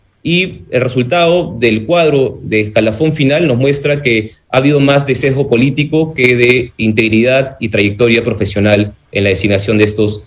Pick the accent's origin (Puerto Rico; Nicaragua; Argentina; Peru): Peru; Y hay que unirnos como peruanos en contra de la violencia y de los extremos.